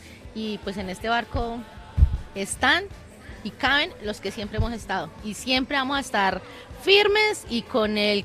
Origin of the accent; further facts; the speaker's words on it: Fresno, Tolima, Colombia; also born or lived in Bogotá; now in Ibagué, Colombia; Yo viví 18 años en Bogotá, llevo 3 años viviendo en Ibagué. No soy de Ibagué, yo soy de Fresno, Fresno, Tolima.